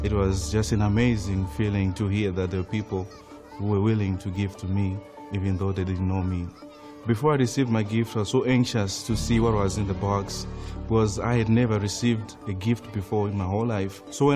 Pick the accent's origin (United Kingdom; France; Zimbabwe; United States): Zimbabwe; I was born and raised in Zimbabwe. And growing up in Zimbabwe, life was really tough for us